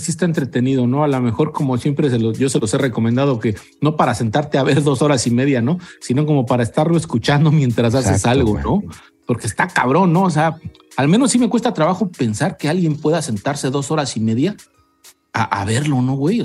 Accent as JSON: {"language": "Spanish", "region": "Mexico City", "country": "Mexico", "said": "yo mamo la Ciudad de México porque ahí nací, mamo su comida, la extraño y todo."}